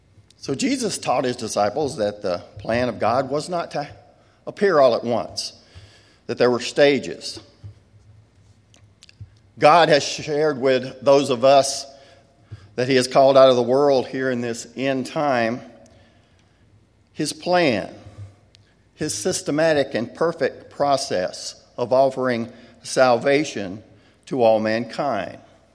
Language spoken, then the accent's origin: English; Laurel, Mississippi, United States; I'm from Laurel, Mississippi.